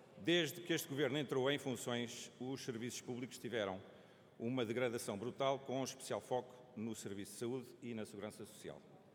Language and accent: Portuguese; Castelo de Paiva, Aveiro, Portugal; conhecendo Castelo de Paiva, a minha terra natal